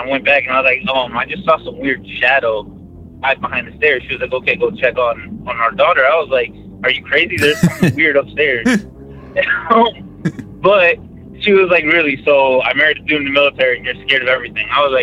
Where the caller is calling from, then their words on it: Dallas, Texas, United States; from Dallas, Texas again.